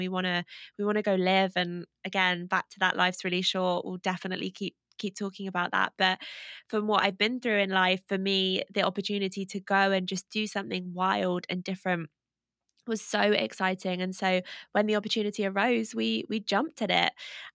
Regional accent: United Kingdom; now in United States; So they love that we're British, which definitely helps.

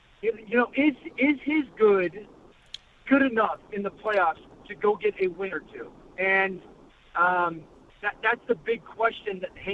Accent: Connecticut, United States; Well, listen, I mean, growing up in Connecticut, there's moments when you're like, I'm in Russia.

